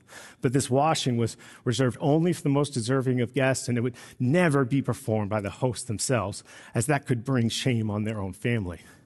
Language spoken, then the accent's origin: English; Texas, United States; I grew up in South Texas, right on the border.